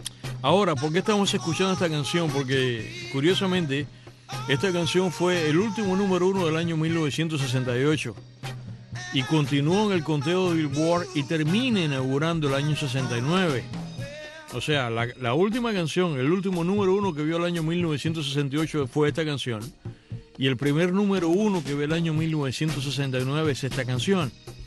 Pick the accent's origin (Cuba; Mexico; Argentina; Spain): Cuba; Crecimos todos nosotros en Cuba, en la época de infancia